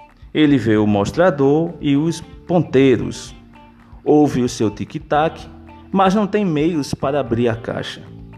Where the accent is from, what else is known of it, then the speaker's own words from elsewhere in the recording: Pernambuco, Brazil; Eu sou de Pernambuco, né?